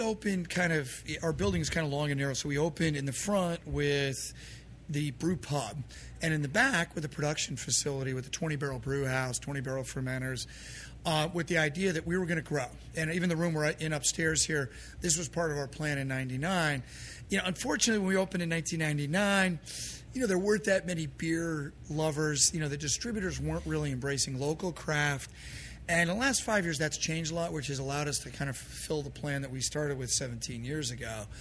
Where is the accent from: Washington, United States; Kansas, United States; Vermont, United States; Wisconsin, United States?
Vermont, United States; I grew up in Vermont. Vermont's a beautiful place.